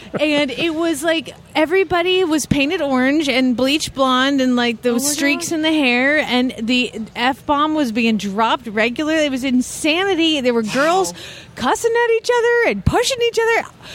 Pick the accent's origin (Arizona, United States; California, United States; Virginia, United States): Arizona, United States; Phoenix; from Phoenix, Arizona, here in sunny, beautiful, warm, beautiful Philadelphia.